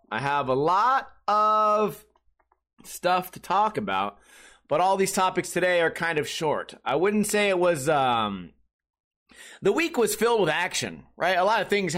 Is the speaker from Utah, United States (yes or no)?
no; Las Vegas, Nevada, United States; today is the first day in Las Vegas, Nevada, my hometown.